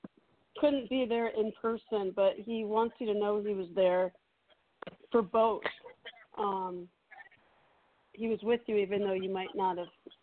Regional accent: New York, United States; I'm originally from New York, too.

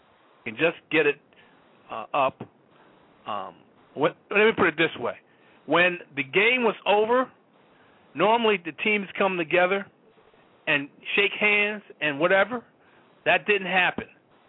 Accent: New Jersey, United States; just like I'm from Jersey.

